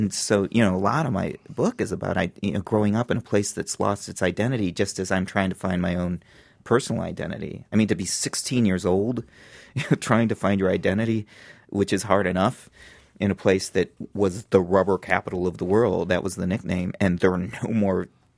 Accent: Akron, Ohio, United States; I went to the University of Akron, which was, you know, the state school in my hometown because I could afford to.

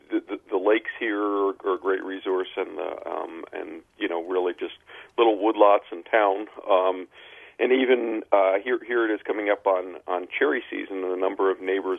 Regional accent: East Coast, United States; moved away as an adult; I did some of that as a kid growing up on the East Coast, but, you know, space and resources were limited, and I came out here for graduate school in about 1990

